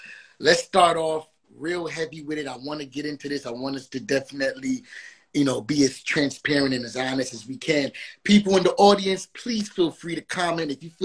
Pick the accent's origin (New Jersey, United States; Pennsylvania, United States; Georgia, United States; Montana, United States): New Jersey, United States; Union; Yeah, Jersey City is definitely a vibe and super close to New York, but that's not where I'm from. I'm from Union, New Jersey, which is a little bit more central. Kind of close to Maplewood, Millburn, Newark, Elizabeth, New Jersey area.